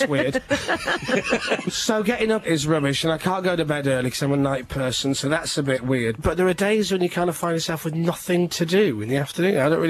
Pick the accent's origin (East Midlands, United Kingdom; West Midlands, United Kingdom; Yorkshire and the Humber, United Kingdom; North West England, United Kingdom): Yorkshire and the Humber, United Kingdom; Leeds; I'm from Leeds.